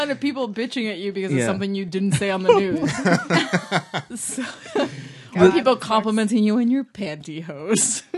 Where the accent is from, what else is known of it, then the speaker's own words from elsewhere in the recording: Miami, Florida, United States; born there; I was born in Miami.